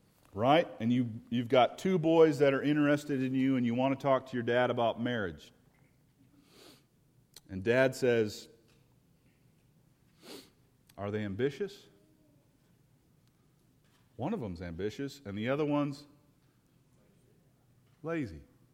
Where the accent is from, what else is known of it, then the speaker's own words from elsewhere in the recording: United States; I'm an American like you are.